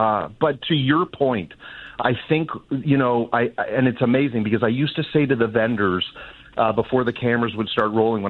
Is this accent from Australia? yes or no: no; Canada; I'm a Canadian kid, born and raised